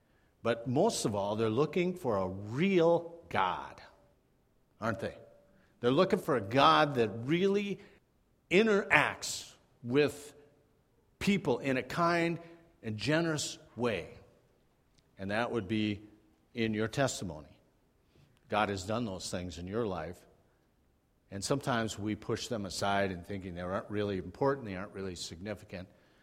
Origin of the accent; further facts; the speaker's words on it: Minnesota, United States; So, I'm supposed to know this. I'm from Minnesota.